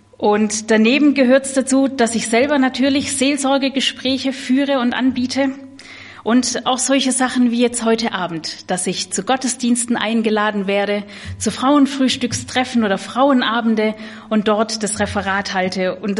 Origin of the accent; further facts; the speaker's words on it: Schorndorf, Baden-Württemberg, Germany; now in Bebra, Germany; Ich komme gebürtig aus dem Schwabenland, aus der Nähe von Stuttgart, aus Schorndorf, und lebe aber seit über acht Jahren in Bebra.